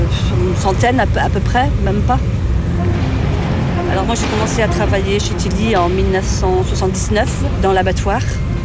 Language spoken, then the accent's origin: French; Brittany, France; Ah, je suis pure bretonne, moi, ça c'est clair.